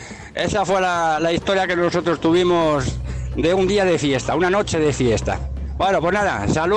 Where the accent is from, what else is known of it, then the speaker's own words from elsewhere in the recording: Madrid, Community of Madrid, Spain; de Madrid.